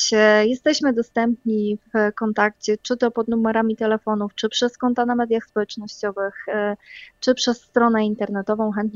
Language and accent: Polish; Lower Silesian Voivodeship, Poland; Wychowywała się na ziemiach odzyskanych, bo wychowałam się w małej wsi w województwie dolnośląskim